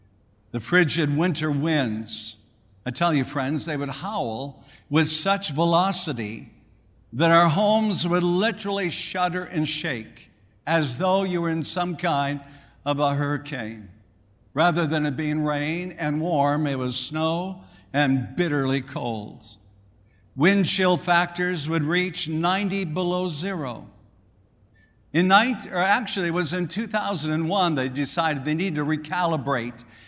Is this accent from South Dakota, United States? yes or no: yes; South Dakota, United States; You know, growing up in South Dakota, winters were nothing short of absolutely being brutal.